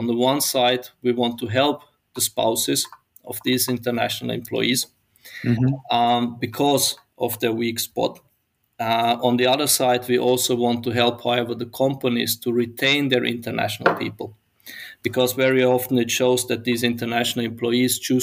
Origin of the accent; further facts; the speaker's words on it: Austria; both of us, we are not from here. So you are from the States and I'm from Austria.